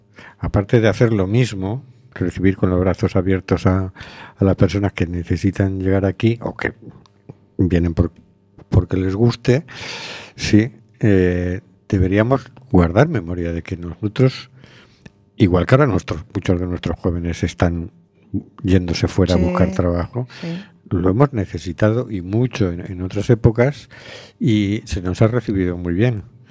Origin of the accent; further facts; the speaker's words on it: Galicia, Spain; yo como gallego